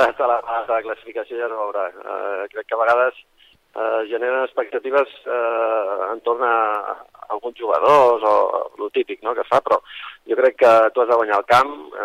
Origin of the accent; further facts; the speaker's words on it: Vilafranca del Penedès, Catalonia, Spain; Jo soc de Vilafranca.